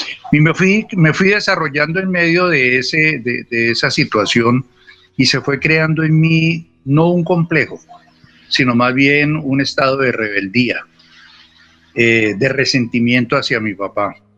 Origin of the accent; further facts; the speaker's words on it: Bogotá, Colombia; born there; Yo soy nacido en Bogotá en el año de 1950 … Fui el hijo mayor del matrimonio de ellos.